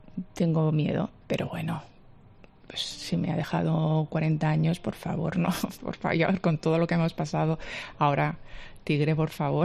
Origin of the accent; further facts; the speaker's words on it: Catalonia, Spain; Yo soy bilingüe en Cataluña, básicamente todo el mundo y de mi generación somos todos bilingües